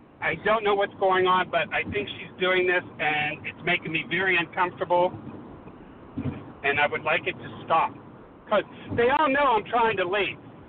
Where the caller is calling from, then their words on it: Arizona, United States; I'm out in Arizona.